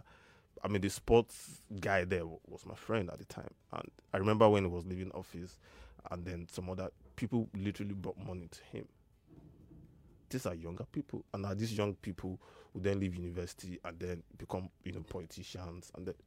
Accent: Nigeria; being a Nigerian is probably one of the worst human experience on the planet.

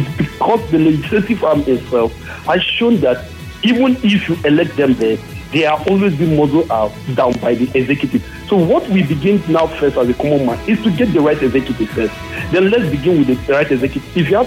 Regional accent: Benue, Nigeria; My state, I'm from Benue State precisely.

